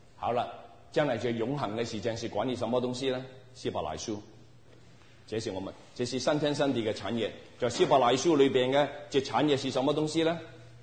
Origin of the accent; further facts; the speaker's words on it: Guangdong, China; 我是广东人啊。